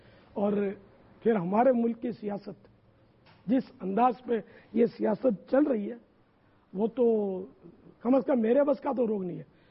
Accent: Pakistan; میں پاکستان میں پیدا ہوا ہوں اور الحمدللہ کٹر پاکستانی ہوں, وطن مجھے اپنا بہت عزیز ہے

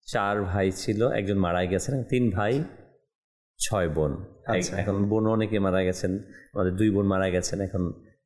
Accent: Munshiganj, Dhaka Division, Bangladesh; born there; আমার জন্মস্থান হচ্ছে মুন্সিগঞ্জ জেলা, মুন্সিগঞ্জ সদর পৌরসভা, 5 নম্বর ওয়ার্ড, পশ্চিম দেওভোগ, যেটাকে বিক্রমপুর বলা হয় সেটা মুন্সিগঞ্জ।

